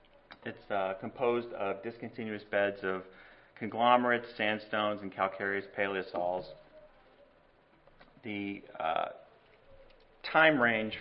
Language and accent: English; Atlanta, Georgia, United States; moved away as an adult; now in Kansas, United States; I'm originally from Atlanta, and I pronounce soil kind of weirdly, and I got a lot of weird looks when I moved to Kansas 13 years ago.